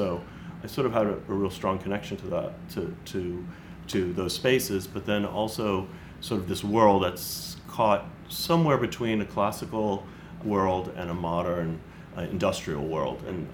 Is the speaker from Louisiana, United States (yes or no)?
yes; New Orleans, Louisiana, United States; And I grew up in New Orleans, and I've always been fascinated by that world that's turning